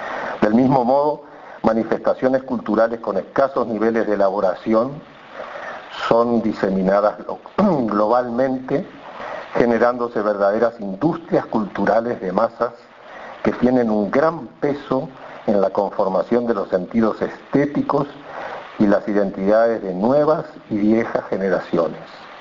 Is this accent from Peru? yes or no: no; Uruguay; pensamos, como muchos uruguayos y uruguayas, que la educación constituye un derecho humano